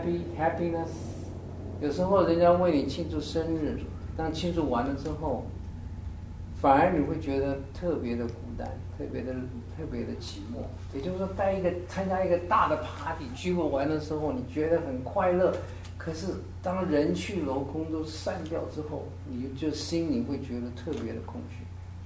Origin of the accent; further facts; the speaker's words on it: China; 就像我们中国人在讲的是安贫乐道，